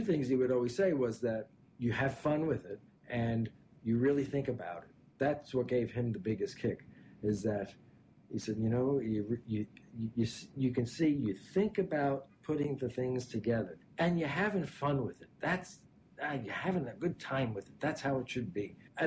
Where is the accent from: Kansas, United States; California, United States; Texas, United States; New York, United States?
New York, United States; Brooklyn; because I grew up in Brooklyn. And it doesn't sound like a big leap, but it's a big leap going from Brooklyn to Manhattan.